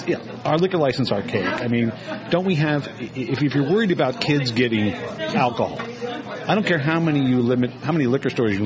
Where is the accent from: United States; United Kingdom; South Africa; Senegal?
United States; Howard County, Maryland; I grew up in Howard County and went to Wild Lake High School, and now actually I'm a partner in a business here